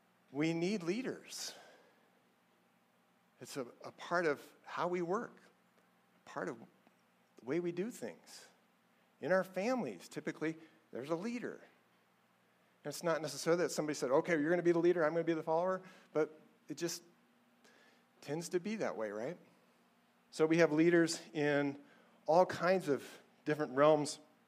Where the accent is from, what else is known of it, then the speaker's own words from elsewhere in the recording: United States; I'm American. I've always been American.